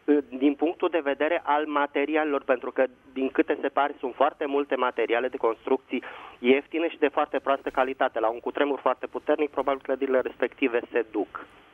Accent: Bucharest, Romania; din București.

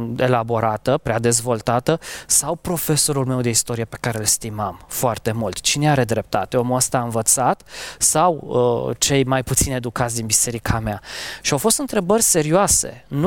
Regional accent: Romania; born there; faptul că eu m-am născut în România

